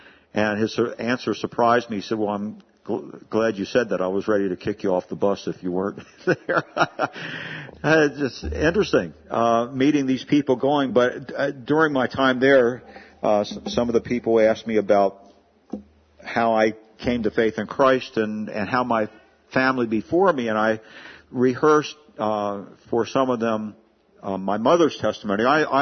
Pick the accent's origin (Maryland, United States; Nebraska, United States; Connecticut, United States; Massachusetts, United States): Maryland, United States; Hagerstown; And eventually wound up in what was my hometown, Hagerstown, Maryland.